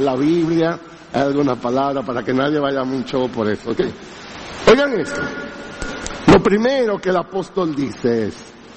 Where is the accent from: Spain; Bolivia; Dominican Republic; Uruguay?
Dominican Republic; Santiago; Yo recuerdo mi infancia allá en Santiago